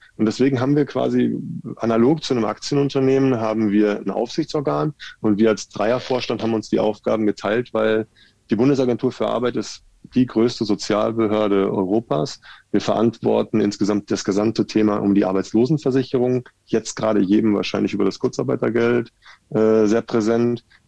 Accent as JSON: {"language": "German", "region": "North Rhine-Westphalia", "country": "Germany", "tie": "born or raised there", "lives_now": "Nuremberg, Germany", "said": "und bin Familienvater von 2 Jungs und wohne mittlerweile seit über 10 Jahren in Nürnberg. Groß geworden im Sauerland, studiert überwiegend im Ruhrpott. Und mittlerweile hier gut angekommen in Nürnberg und freue mich hier mittlerweile zugereister Franke zu sein."}